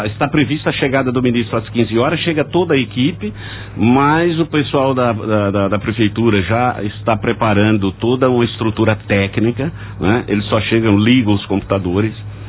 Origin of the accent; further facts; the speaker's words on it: Piracicaba, São Paulo, Brazil; eu vou citar um exemplo da cidade que eu moro, Piracicaba, que eu sou de Piracicaba.